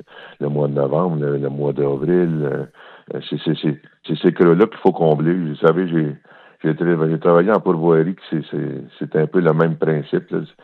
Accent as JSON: {"language": "French", "town": "Saint-Michel-des-Saints", "region": "Quebec", "country": "Canada", "tie": "born or raised there", "said": "Je suis natif de Saint-Michel-des-Saints, vous savez, puis j'ai vu les autres années, j'ai 60 ans"}